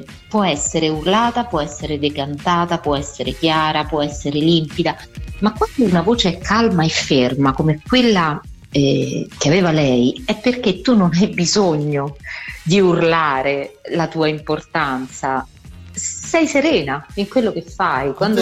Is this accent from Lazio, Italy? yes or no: yes; Rome, Lazio, Italy; Cioè sono romana, sto a Roma adesso, in questo momento, ora, ma per poche ore.